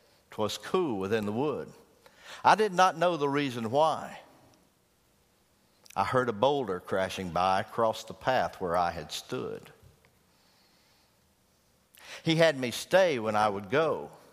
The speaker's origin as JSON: {"language": "English", "country": "United States", "said": "Because I'm like you. I'm an American."}